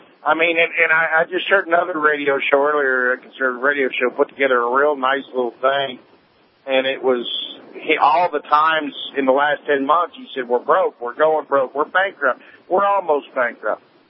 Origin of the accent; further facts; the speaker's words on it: Appalachia, United States; I like that. I'm Appalachian American.